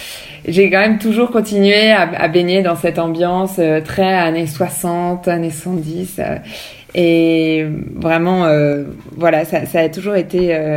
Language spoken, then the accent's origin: French; Hauts-de-France, France; J'ai grandi en Picardie, au milieu de la campagne. Mon père était agriculteur